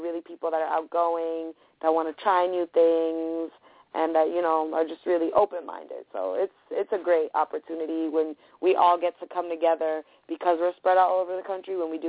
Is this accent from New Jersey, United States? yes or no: no; Woodhaven, New York, United States; I mean, I was born and raised in Woodhaven. I'm a native New Yorker, Queens, Woodhavener.